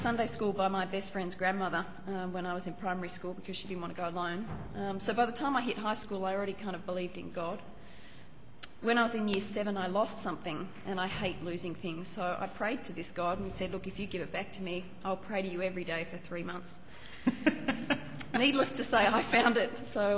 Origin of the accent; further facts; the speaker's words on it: Sydney, New South Wales, Australia; now in Perth, Australia; I'm 31. I'm originally from Sydney. I grew up there, went to uni there, studied medicine, trained in neurology. And then developed an interest in nerve and muscle diseases, so came to Perth last year with my husband